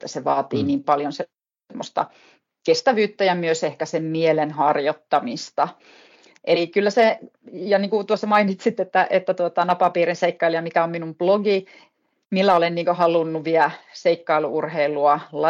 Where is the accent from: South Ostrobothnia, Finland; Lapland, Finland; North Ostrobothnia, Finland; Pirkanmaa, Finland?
Lapland, Finland; Pello; olen naapuripitäjästä kotoisin Pellosta